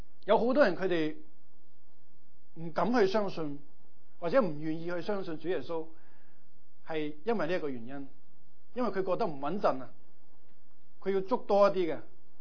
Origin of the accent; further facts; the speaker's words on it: China; 我们中国人的说话是叫做人如其名，人如其名。